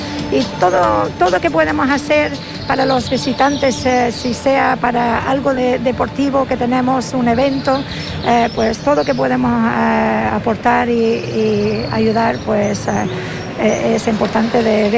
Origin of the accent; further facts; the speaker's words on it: Scotland, United Kingdom; Aquí estoy, vale, en mi país, la parte sur, porque como ustedes lo saben, soy escocesa